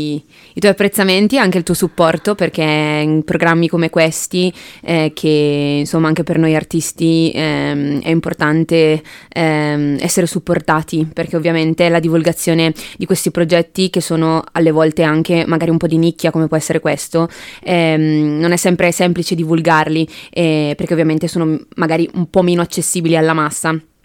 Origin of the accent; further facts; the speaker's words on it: Lombardy, Italy; nonostante io sia più su Brescia negli ultimi anni, la mia terra è fondamentale, quindi nelle tre date di presentazione di questo nuovo progetto ci tenevo tantissimo a inserire una data Camuna